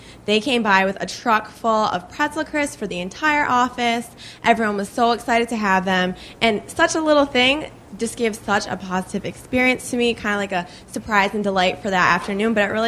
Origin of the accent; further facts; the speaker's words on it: New York, United States; I'm also from New York, so I definitely know what it's like to be at the office all day.